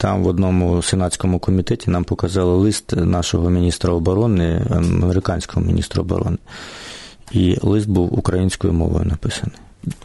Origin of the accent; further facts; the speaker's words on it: Yenakiieve, Donetsk Oblast, Ukraine; це Єнакієво, моє рідне місто